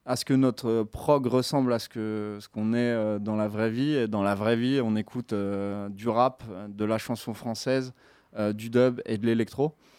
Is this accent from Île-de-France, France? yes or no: yes; Paris, Île-de-France, France; on est de Paris à la base. Voilà, on est parisien.